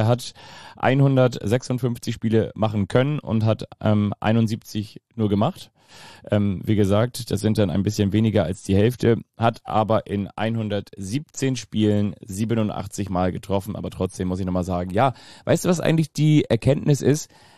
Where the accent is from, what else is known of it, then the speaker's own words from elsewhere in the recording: Kiel, Schleswig-Holstein, Germany; wie man das so macht, ne, als Kieler